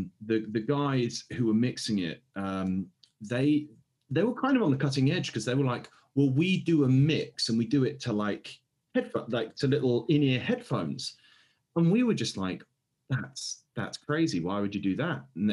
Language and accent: English; England, United Kingdom; I was growing up in England, where, you know, most families had a good sound system